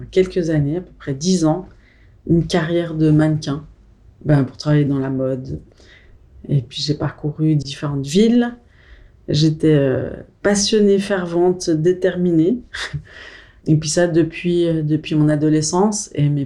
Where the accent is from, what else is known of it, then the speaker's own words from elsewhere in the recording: Switzerland; c'est comme si j'osais pas rentrer chez moi en Suisse tant que j'avais pas un gros trophée